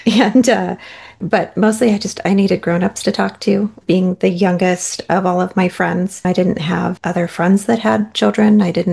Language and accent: English; Oregon, United States; I was born and raised down in Southern Oregon. I grew up kind of bopping between Medford, Ashland, Jacksonville, Klamath Falls.